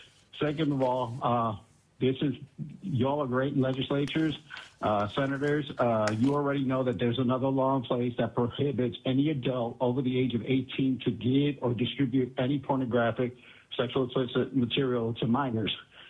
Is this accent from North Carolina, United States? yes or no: no; Fairbanks, Alaska, United States; I'm from Fairbanks, Alaska, and I represent myself.